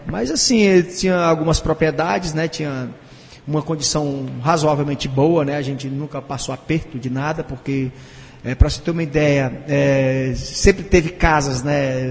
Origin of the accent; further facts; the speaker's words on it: Itatira, Ceará, Brazil; born there; Eu nasci no pé da serra do interior, da Itatira, né? Na verdade, eu não nasci em Canindé, eu nasci em Itatira